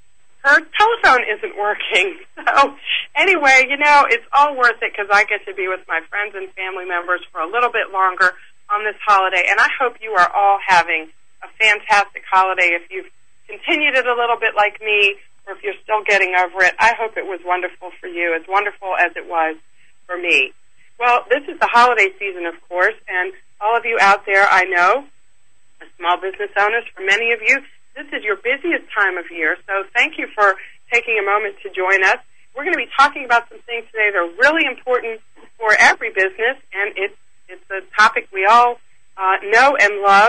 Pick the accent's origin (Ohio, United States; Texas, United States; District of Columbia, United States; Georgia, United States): District of Columbia, United States; Washington; We came home to my hometown of Washington, D.C.